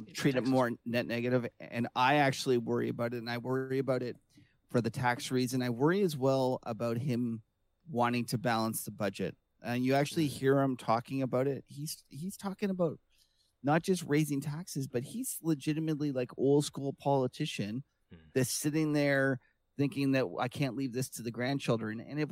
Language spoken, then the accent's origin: English; Canada; listen, I'm a Canadian anyways. We can't affect it.